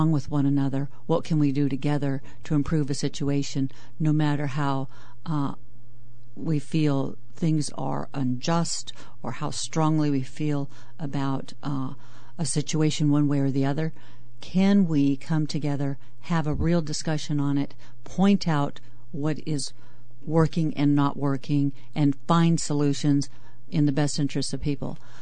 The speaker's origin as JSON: {"language": "English", "town": "Sitka", "region": "Alaska", "country": "United States", "said": "I'm originally from Sitka"}